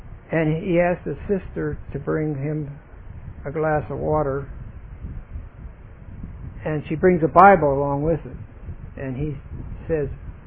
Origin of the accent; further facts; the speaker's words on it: Pittsburgh, Pennsylvania, United States; Sorry, I'm from Pittsburgh, and we're sort of born with the capacity to agitate.